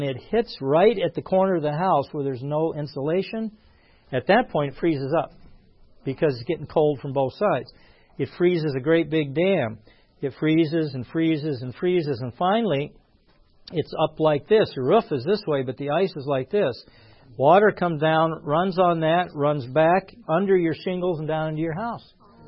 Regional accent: California, United States; We came from California. Well, where's all the snow end up?

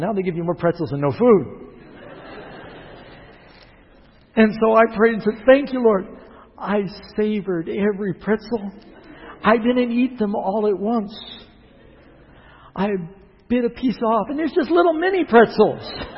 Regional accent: New York City, New York, United States; and I grew up in New York City. We didn't speak King James. Barely spoke English.

